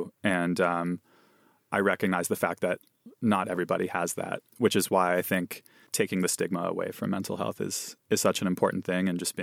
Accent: Eugene, Oregon, United States; I grew up in Eugene, which is more or less a very atheistic town.

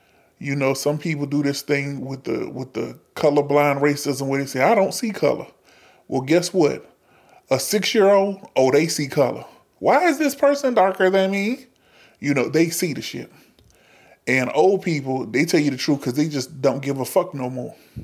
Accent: the South, United States; now in Pacific Northwest, United States; because I'm from the South, I have a completely different upbringing than most of the people who live in the PNW.

